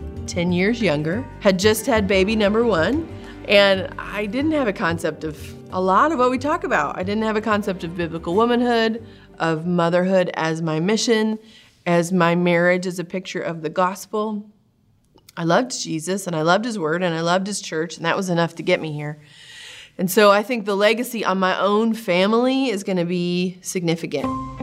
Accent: Edmonton, Alberta, Canada; I am from Edmonton, Alberta, Canada.

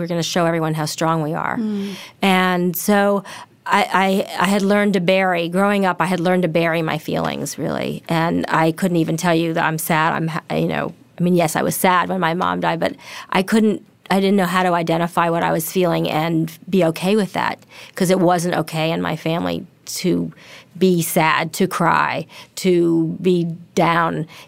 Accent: New York, United States; Well, I grew up in New York City

